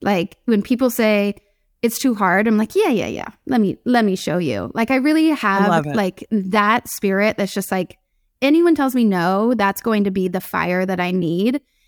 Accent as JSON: {"language": "English", "town": "San Diego", "region": "California", "country": "United States", "tie": "born or raised there", "said": "I grew up in San Diego."}